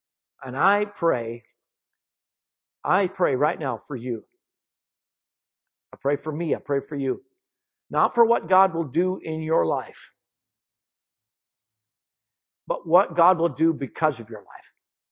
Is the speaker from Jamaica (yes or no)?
no; United States; I'm an American, which means I think like an American.